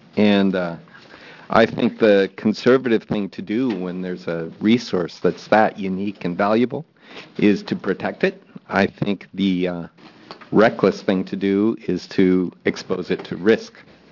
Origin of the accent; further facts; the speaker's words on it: Eugene, Oregon, United States; also born or lived in Minnesota; I'm from Eugene, Oregon. I'm in support of Senate Bill 602. I'm a transfer from Minnesota.